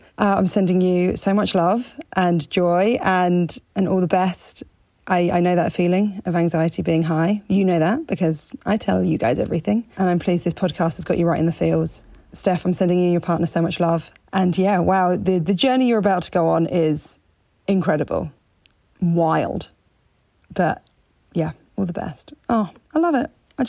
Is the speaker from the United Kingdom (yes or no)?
yes; United Kingdom; moved away as an adult; now in Spain; I'm a Brit living in Spain in my 30s. I moved here last year to be with my girlfriend.